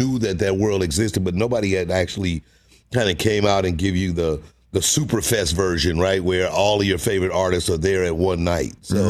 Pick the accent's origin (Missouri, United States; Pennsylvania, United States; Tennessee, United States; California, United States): Missouri, United States; St. Louis; But I grew up in St. Louis. We didn't really have a basketball team ever.